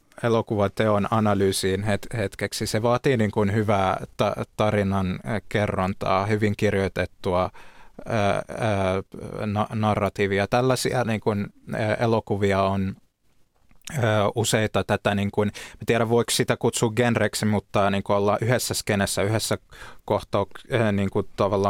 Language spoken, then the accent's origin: Finnish; Palestine; Tehtiin siinä kuulustelun aikana selväksi mulle, että muahan kuulustellaan, koska mä oon alun perin palestiinalainen. Se on mun alkuperä